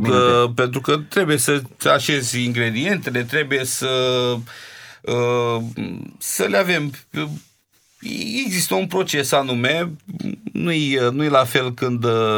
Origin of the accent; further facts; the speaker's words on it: Constanța, Constanța County, Romania; eu am copilărit în Constanța